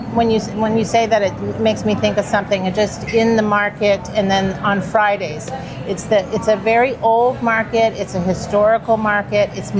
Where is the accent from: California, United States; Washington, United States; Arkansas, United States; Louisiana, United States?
California, United States; Big Sur; Yeah, well, I grew up in Big Sur, California, so a lot of the food for me is coming from that memory place of being on the coast, growing up on the coast, growing up with an orchard and a garden and a farm.